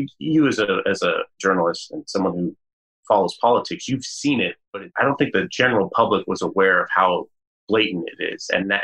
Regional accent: Colorado, United States; growing up in Colorado in a time when it wasn't really, you know, there wasn't a lot of acceptance around me in terms of neighbors, and the city I was in and things.

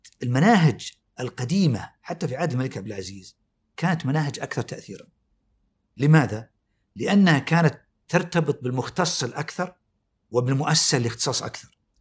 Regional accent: Saudi Arabia; في كثير من الرؤى يعني تعالج المشكلة اللي عندنا في السعودية

